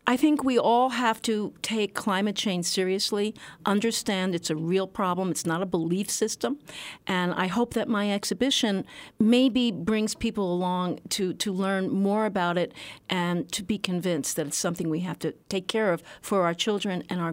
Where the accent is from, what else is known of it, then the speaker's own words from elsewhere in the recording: New York, United States; But you know, I'm a New Yorker. What can I say?